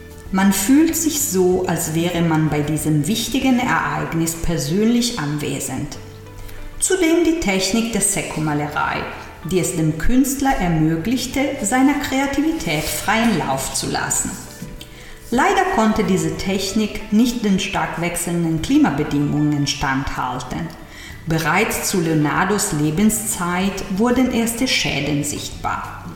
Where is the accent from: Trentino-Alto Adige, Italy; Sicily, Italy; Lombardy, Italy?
Lombardy, Italy; Milan; Und heute geht es um meine Heimatstadt, Mailand.